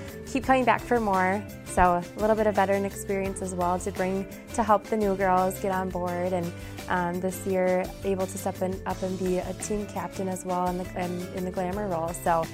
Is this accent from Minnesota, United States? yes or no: yes; Stillwater, Minnesota, United States; I'm from Stillwater, Minnesota, and this is my third season with the Minnesota Vikings cheerleaders.